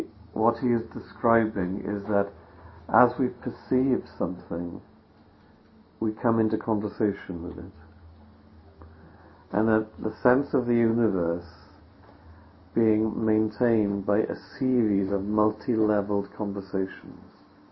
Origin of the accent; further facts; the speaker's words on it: Wales, United Kingdom; nothing to do with my identity as a Welshman or my own personal kind of history